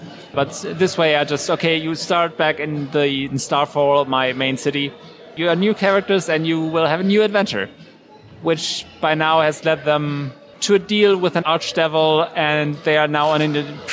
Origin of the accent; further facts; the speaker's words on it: Germany; And I'm from Germany.